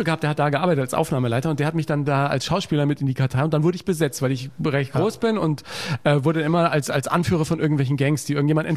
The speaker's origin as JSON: {"language": "German", "town": "Munich", "region": "Bavaria", "country": "Germany", "said": "Ja, ich bin ja Münchner."}